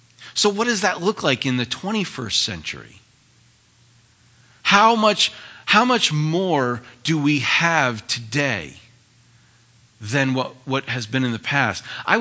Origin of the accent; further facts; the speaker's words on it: New England, United States; where I grew up in New England, it was all about beach homes.